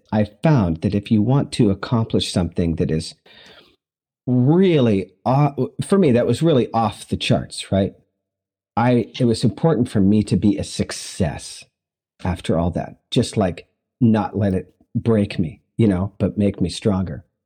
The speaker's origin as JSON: {"language": "English", "town": "Seward", "region": "Alaska", "country": "United States", "tie": "born or raised there", "said": "Seward, Alaska. I'd call it my hometown."}